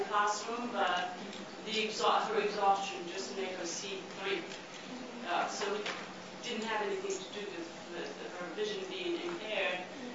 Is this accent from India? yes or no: yes; India; I'm from India, where I live and work there